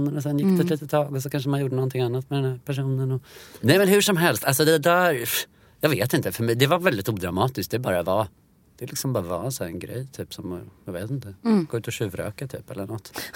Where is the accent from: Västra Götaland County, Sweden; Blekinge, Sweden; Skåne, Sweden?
Blekinge, Sweden; also born or lived in Stockholm; Jag är 33. Jag föddes i Stockholm och sen så hade jag 10 år uppväxt i Blekinge.